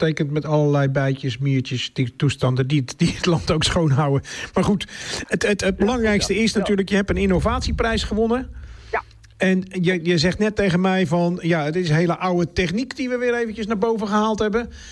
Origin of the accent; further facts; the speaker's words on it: Rijnsburg, South Holland, Netherlands; Want ik kom zelf uit Rijnsburg.